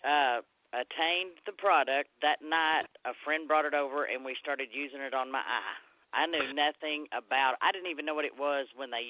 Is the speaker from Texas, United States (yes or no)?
yes; Texas, United States; I'm from Texas.